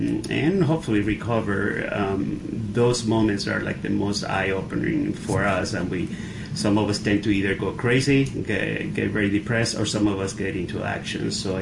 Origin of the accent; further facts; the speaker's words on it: Venezuela; English is a second language; moved away as an adult; You guys can hear my accent. I'm from Venezuela, from South America. I moved here in 84